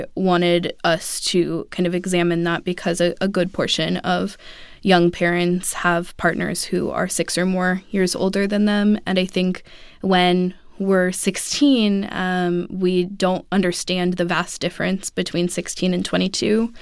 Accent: Oakland, California, United States; I grew up in Oakland at a time where it was rapidly changing and still is

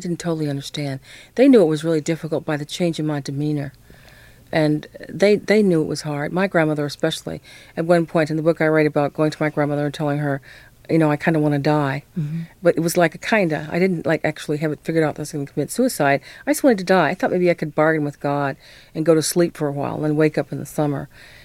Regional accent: United States; I am an American.

